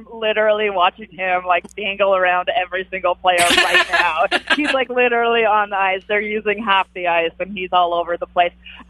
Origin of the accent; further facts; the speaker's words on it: Montreal, Quebec, Canada; I used to work in Montreal. So as I said before, I'm from Montreal.